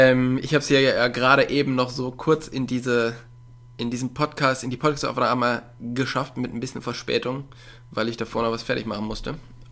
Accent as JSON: {"language": "German", "region": "North Rhine-Westphalia", "country": "Germany", "said": "Ich komme ja aus der Nähe von Köln"}